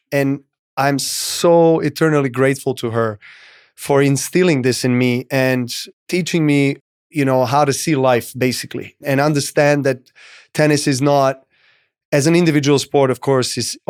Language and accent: English; Serbia; I was coming from Serbia that had no tennis tradition, no tennis culture. We are a nation of a team sports. We are definitely a sporting nation.